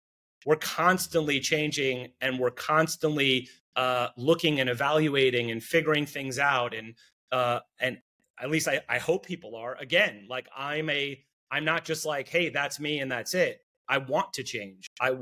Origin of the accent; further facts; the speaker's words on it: Five Towns, New York, United States; Yeah, so I grew up on Long Island, New York, in what's called the Five Towns.